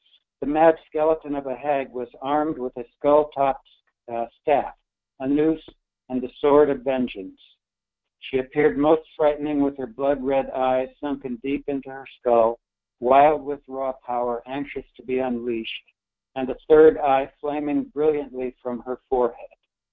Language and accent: English; Dallas, Texas, United States; from Dallas.